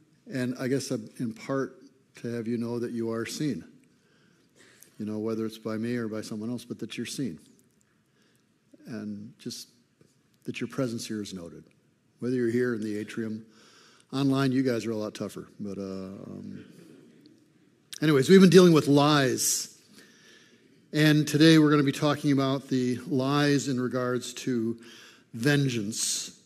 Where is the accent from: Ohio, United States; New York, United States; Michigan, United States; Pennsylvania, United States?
Michigan, United States; Flint; When I was growing up in Flint, I grew up in Flint, Michigan, a place of sunshine and unicorns and rainbows.